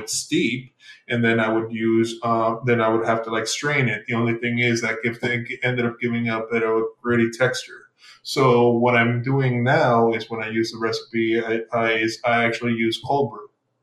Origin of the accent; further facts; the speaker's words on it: El Paso, Texas, United States; also born or lived in Mexico; I grew up originally. I'm from Texas, El Paso, Texas. I grew up in Mexico for a bit as well.